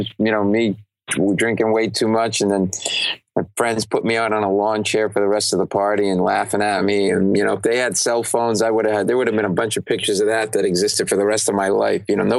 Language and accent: English; Providence, Rhode Island, United States; So your dad, by the way, went to college in my hometown, Providence, Rhode Island.